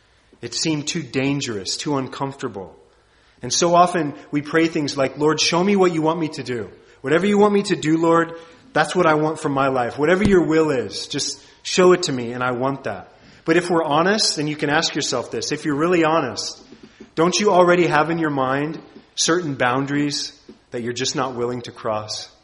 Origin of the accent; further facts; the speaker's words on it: United States; As an American, I love my country. I'm not against my own country.